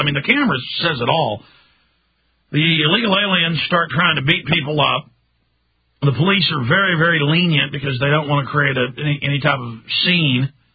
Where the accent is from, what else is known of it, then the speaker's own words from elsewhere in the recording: Texas, United States; in my experience growing up in Texas